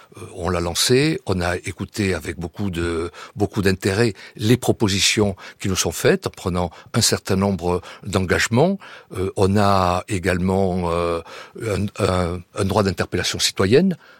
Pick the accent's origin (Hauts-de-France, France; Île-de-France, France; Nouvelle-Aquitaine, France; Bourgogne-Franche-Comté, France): Nouvelle-Aquitaine, France; Bordeaux; Voilà, moi je suis un Bordelais